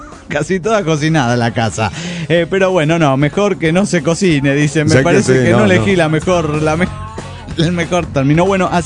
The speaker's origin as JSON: {"language": "Spanish", "town": "Chichinales", "region": "Río Negro", "country": "Argentina", "said": "de Chichinales, Argentina."}